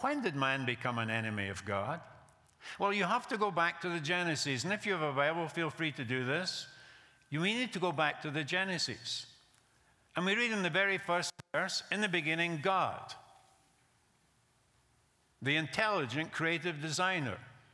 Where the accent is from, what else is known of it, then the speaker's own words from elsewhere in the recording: United States; now in United Kingdom; But I'm an American, I say personal, you know?